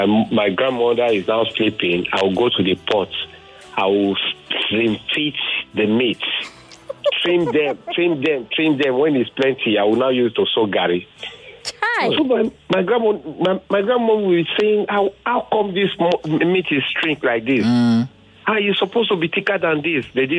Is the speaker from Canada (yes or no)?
no; Benin City, Edo, Nigeria; you know I told you I grew up in Benin.